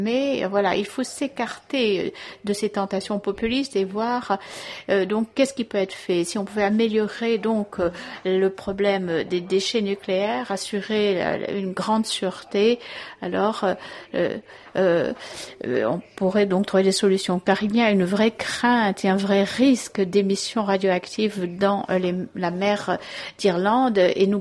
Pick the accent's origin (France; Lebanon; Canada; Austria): Austria; French is a second language; nous venons tous les deux d'Autriche.